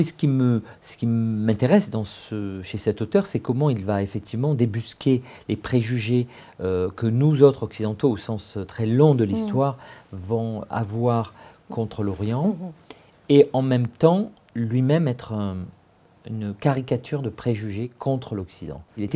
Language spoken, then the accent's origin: French; France; Encore une fois, je suis français, je suis un observateur d'Israël.